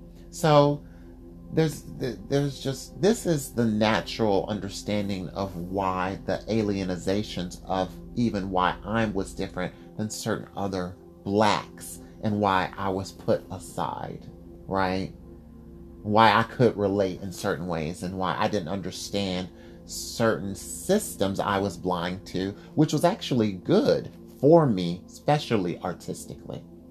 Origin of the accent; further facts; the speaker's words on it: Ohio, United States; also born or lived in Georgia; And then we moved to Georgia. And in Georgia, now I'm like, I'm from Ohio.